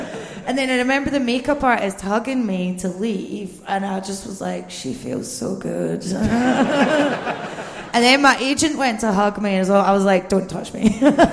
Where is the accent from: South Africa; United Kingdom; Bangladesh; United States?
United Kingdom; Bathgate, Scotland; now in London, United Kingdom; Just Bathgate. Not Glasgow. No. Which everyone, I live in London and everyone thinks I'm from Glasgow.